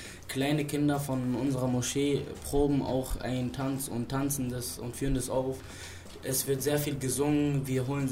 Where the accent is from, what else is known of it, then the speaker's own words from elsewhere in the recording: Germany; born there; Ich bin Araber, Palästinenser, komme aber aus dem Libanon, bin aber in Deutschland geboren.